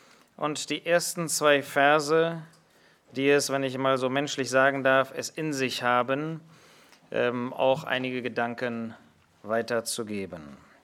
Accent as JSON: {"language": "German", "country": "Germany", "said": "das müssen wir als Deutsche sagen, dass die gesammelte Bibelkritik aus unserem Land kommt."}